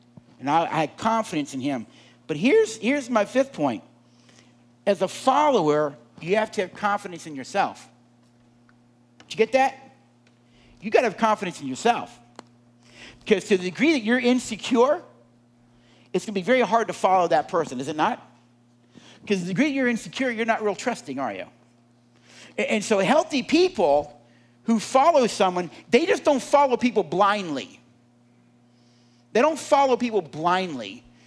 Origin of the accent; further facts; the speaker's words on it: the South, United States; Now, I'm from the South, so I'm using a Robert E. Lee story